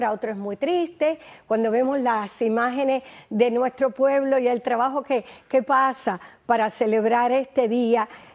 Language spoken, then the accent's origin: Spanish; Santiago de las Vegas, Havana, Cuba; Mi pueblo, uno habla de su pueblo como si fuera lo más grande, pero eso es normal.